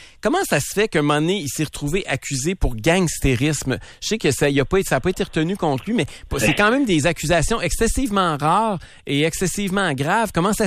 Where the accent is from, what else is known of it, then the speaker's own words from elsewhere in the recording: Laval, Quebec, Canada; moi, mes parents viennent de Laval, j'ai grandi à Laval.